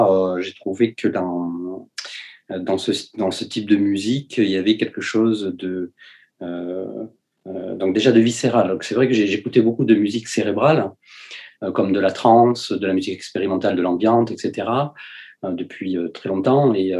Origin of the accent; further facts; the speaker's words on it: Nice, Provence-Alpes-Côte d'Azur, France; je suis né à Nice et j'ai vécu beaucoup dans la ville, mais c'est vrai que les Alpes-Maritimes, enfin tout ce qui est montagne, pas la mer